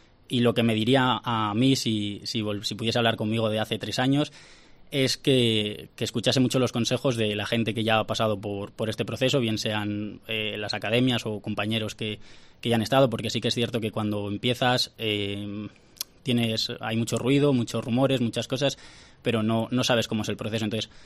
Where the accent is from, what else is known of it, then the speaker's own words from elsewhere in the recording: Ávila, Castile and León, Spain; Yo soy de aquí de Ávila